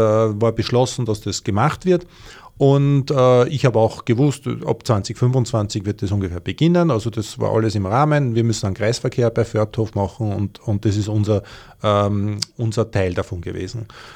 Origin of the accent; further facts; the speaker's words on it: Lower Austria, Austria; also ich bin ja auch Niederösterreicher